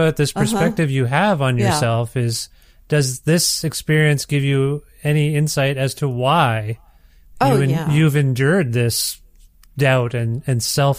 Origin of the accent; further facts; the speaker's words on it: Canada; Most of the East Indian kids where I grew up in Canada